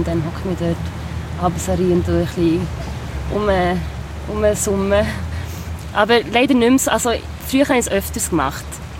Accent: Biel, Bern, Switzerland; ich bin ja in Biel aufgewachsen, also meine grösste Zeit. Und da gibt es auch den See

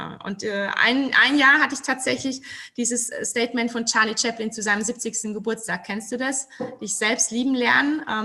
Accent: Rhineland-Palatinate, Germany; wir sind ja Pfälzer.

